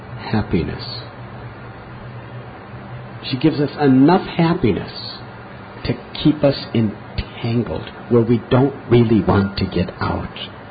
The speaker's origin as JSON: {"language": "English", "town": "Chicago", "region": "Illinois", "country": "United States", "said": "I'm from Chicago, so is Trinakarta Prabhu."}